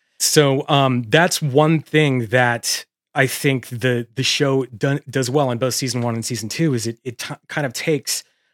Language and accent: English; Seattle, Washington, United States; now in Los Angeles, United States; I'm a transplant. I've been in LA for 10 years. I'm originally from Seattle